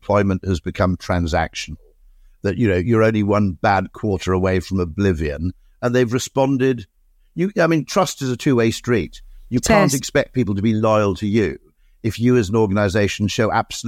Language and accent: English; Monmouth, Wales, United Kingdom; I grew up in Monmouth